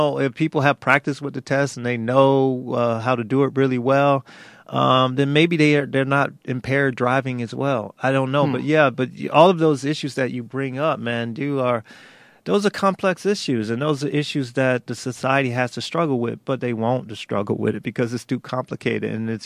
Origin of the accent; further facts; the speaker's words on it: Miami, Florida, United States; Yeah, yeah. I'm from Miami, so.